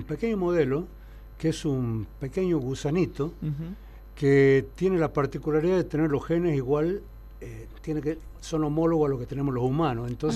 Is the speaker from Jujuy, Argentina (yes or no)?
yes; Jujuy, Argentina; born there; Yo soy nacido en Jujuy.